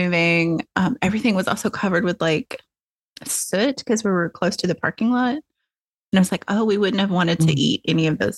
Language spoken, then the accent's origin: English; the South, United States; And as a Southerner, you know, like the magnolia tree was been murdered.